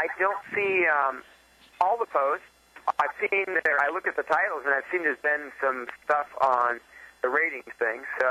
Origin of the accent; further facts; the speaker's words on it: Pittsburgh, Pennsylvania, United States; We're from Pittsburgh, Pennsylvania.